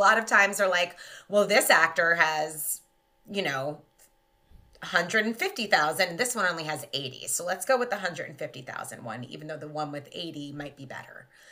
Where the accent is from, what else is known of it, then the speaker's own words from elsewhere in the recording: New York, United States; I live in New York. I'm from New York.